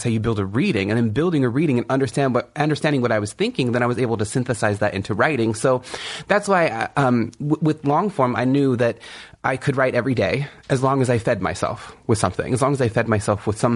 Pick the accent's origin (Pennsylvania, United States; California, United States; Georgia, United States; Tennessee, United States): California, United States; And I'm from the Kumeyaay Nation in Southern California.